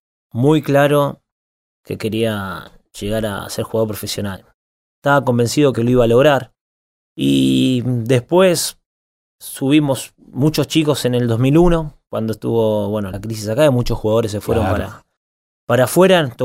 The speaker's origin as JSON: {"language": "Spanish", "country": "Argentina", "lives_now": "England", "said": "No, en ningún momento hubo eso por ser argentino"}